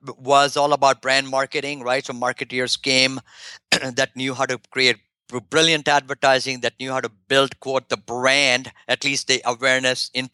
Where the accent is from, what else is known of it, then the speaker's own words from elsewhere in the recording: India; or the music that was played in my home country in India 1,000 years ago